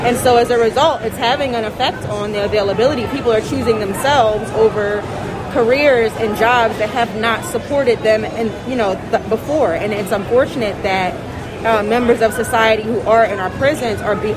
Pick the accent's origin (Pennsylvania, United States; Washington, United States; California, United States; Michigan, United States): Pennsylvania, United States; Philadelphia; I'm from West Philly.